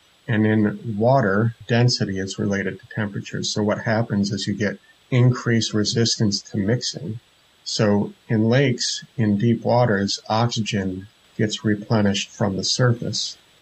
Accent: Northeast, United States; I'm from the Northeast U.S., and so there's a legacy of acid rain in that part of the world.

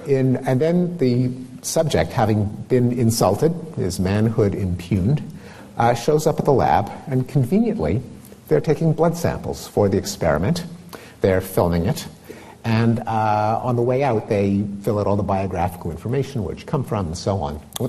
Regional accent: Canada; I am Canadian

